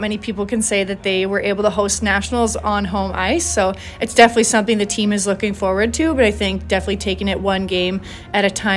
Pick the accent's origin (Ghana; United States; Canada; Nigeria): Canada; Edmonton, Alberta; I think the Edmonton Oilers would be my favorite team growing up.